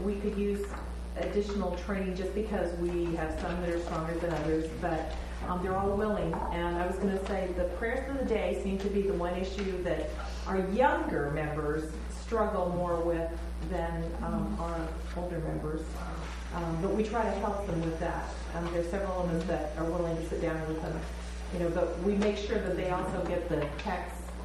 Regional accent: Phoenix, Arizona, United States; from Phoenix, Arizona

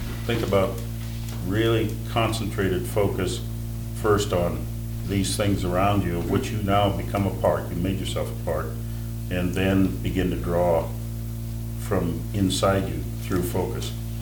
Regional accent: Portland, United States; I was raised in Portland

